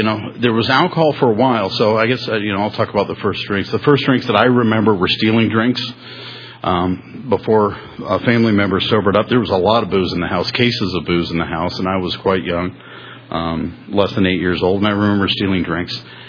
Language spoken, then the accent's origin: English; Tampa, Florida, United States; So I grew up here in the Tampa Bay area.